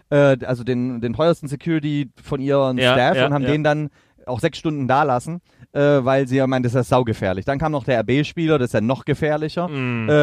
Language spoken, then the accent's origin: German; Stuttgart, Baden-Württemberg, Germany; Also aus Stuttgart, wo ich herkomme